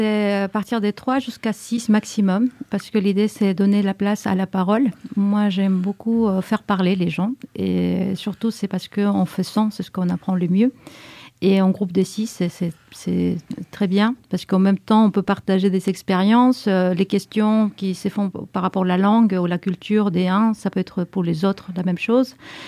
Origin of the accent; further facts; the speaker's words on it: Chile; first language Spanish; French is a second language; L'espagnol, pour moi, c'est ma langue maternelle.